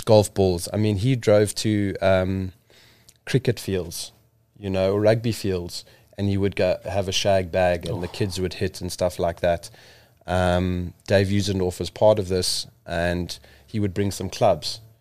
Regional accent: Eswatini; And because I'm from Swaziland, I've got an example that I'd like to share.

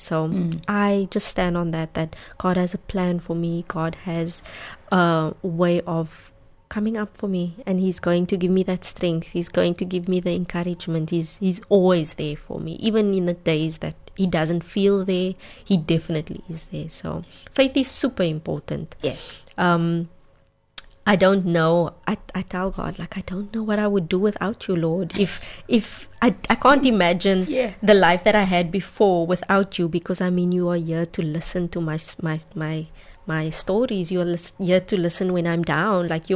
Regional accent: Namibia; And I would love to go to my hometown, Namibia, and sell in Namibia and even internationally.

